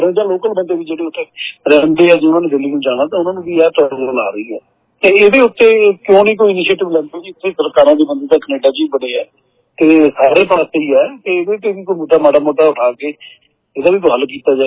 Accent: Punjab, India; ਮੈਂ ਪੰਜਾਬੀ ਦੀ ਹਾਂ

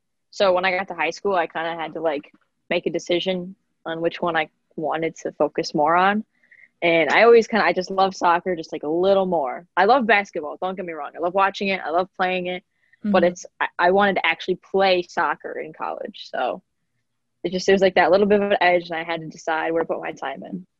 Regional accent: Syracuse, New York, United States; Syracuse. Yeah, I'm from Syracuse, so pretty close to Oswego, not that far of a drive.

